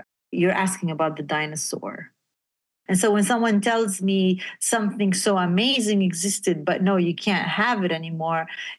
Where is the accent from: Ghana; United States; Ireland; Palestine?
Palestine; Beit Jala; And then I was back in my hometown in Bejala, which is in the south.